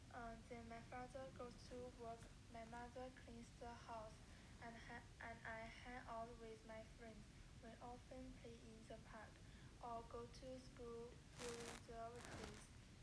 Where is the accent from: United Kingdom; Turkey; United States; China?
China; Shandong; English is a second language; I grew up in Shandong, a not so famous city compared to Beijing, Shenzhen, and Shanghai.